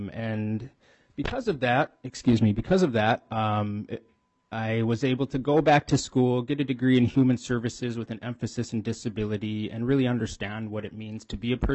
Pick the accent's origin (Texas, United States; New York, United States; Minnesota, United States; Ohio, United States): Minnesota, United States; St. Paul; I grew up here. I was born and raised in St. Paul, home sweet home.